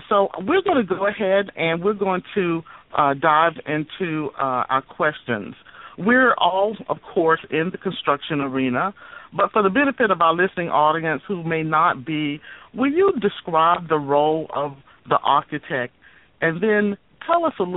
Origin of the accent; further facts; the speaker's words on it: Jacksonville, Florida, United States; but I'm from Jacksonville, and my guest this morning is from Jacksonville as well.